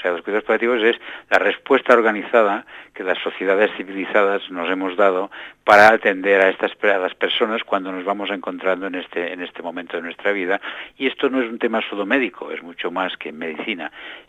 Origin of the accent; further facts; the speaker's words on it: Spain; yo vengo desde España, tengo un sesgo cultural, pero creo que Argentina no es muy diferente.